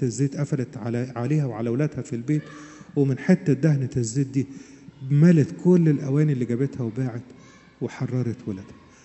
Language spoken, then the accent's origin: Arabic; Asyut, Asyut Governorate, Egypt; حد فيكم هنا من الصعيد؟ أنا من الصعيد. في فترة الخمسين، لما بتقوم رياح الخمسين بتبقى جاية من الجبال، بالذات عندنا في أسيوط علشان حوالين أسيوط في جبال